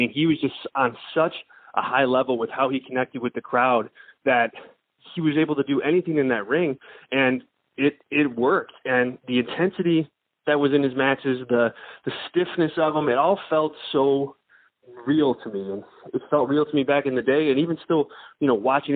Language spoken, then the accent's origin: English; Chicago, Illinois, United States; The first one, you know, I'm from Chicago, was in the building that day.